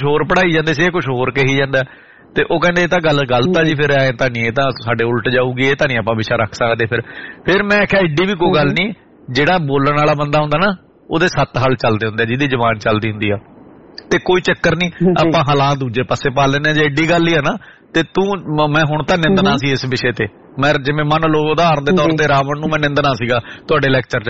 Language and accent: Punjabi; Haryana, India; ਮੰਡੀ ਦੇ ਵਿੱਚ ਜੰਮਿਆ ਪਲਿਆ, ਛੋਟੀ ਜੀ ਹਰਿਆਣੇ ਦੀ ਮੰਡੀ ਆ, ਜਿਹ ਚ ਹਿੰਦੂ ਭਾਈਚਾਰੇ ਦੀ ਬਹੁਤ ਆਤ ਸੀ, ਭਾਵੇਂ ਉਹ ਪੰਜਾਬੀ ਬੋਲਦੇ ਸੀ